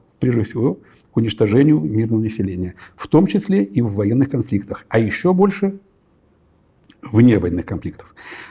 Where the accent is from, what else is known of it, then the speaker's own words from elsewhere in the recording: Belarus; я сам родом из Беларуси, и как многие белорусские дети в свое время